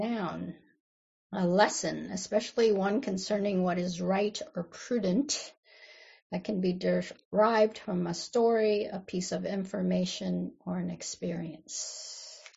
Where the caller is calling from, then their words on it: California, United States; I'm zooming in from Southern Pomo, Greaton, Rancheria land.